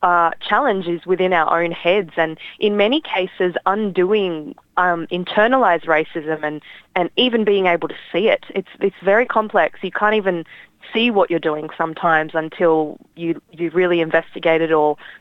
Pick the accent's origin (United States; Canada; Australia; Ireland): Australia; born there; I shouldn't have to choose whether I'm identified as Fiji Indian, whether I'm Australian born Indian, whether I'm, you know, my father's Tamil.